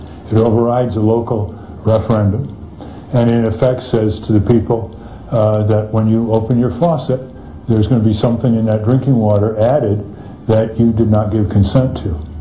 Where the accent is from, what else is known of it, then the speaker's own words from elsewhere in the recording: Connecticut, United States; My hometown in Connecticut was fluoridated by a precipitous decision of a state agency